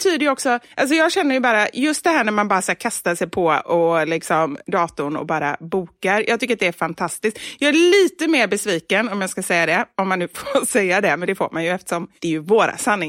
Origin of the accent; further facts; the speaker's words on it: Gothenburg, Västra Götaland County, Sweden; Och sen Göteborg, tillbaka till min hemstad.